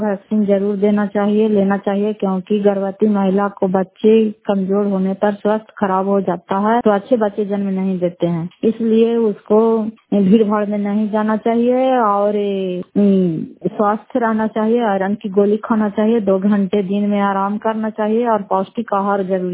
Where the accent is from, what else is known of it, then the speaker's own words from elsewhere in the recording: Fatehpur, Bihar, India; घर फतेहपुर, पंचायत मकरौटा, जिला नालंदा और करार ससुरा प्रखंड की निवासी हूँ।